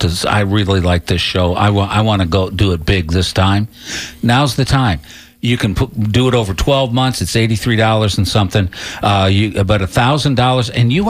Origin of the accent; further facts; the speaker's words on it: Canada; When I came from the Great White North.